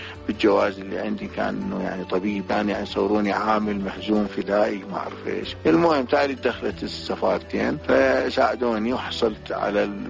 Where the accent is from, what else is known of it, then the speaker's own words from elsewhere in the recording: Iraq; moved away as an adult; also born or lived in Abu Dhabi; كنت من أطباء القلائل العراقيين موجودين بأبوظبي